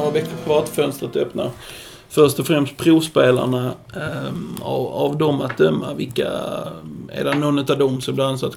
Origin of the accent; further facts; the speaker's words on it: Lund, Skåne, Sweden; även om jag är HIF, så kommer jag från Lund och jobbar även med Division 1